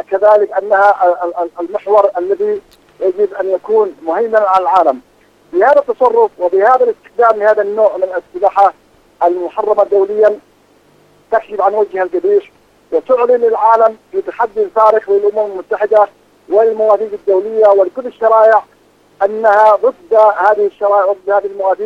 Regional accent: Yemen; نحن أحرارا كما ولدنا وسنبقى أحرارا باليمن

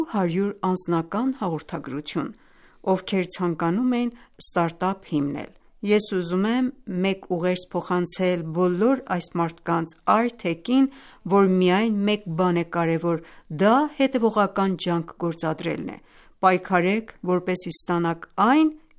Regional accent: Iran; Armenian is a second language; տաքսու վարորդը, ով նկատեց, որ Իրանից եմ

